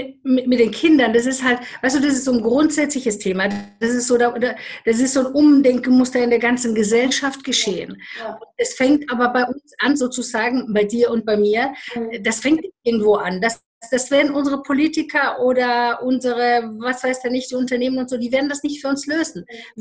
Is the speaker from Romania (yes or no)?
yes; Romania; ich bin ja in Rumänien groß geworden.